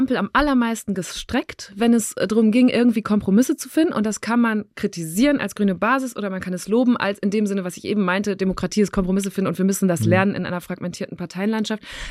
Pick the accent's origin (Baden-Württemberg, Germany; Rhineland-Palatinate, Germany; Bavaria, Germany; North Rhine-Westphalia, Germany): North Rhine-Westphalia, Germany; zum Beispiel in meinem Heimatbundesland NRW